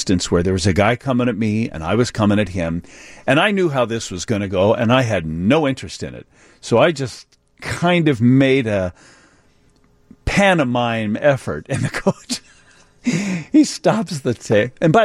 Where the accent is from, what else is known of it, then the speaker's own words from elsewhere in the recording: Joliet, Illinois, United States; I'm from Joliet, and I always thought Joliet Catholic won the most games.